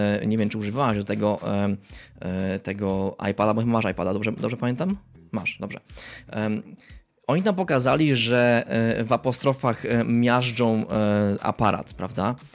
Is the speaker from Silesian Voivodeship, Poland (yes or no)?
yes; Rajcza, Silesian Voivodeship, Poland; do miejscowości, z której pochodzę, z Rajczy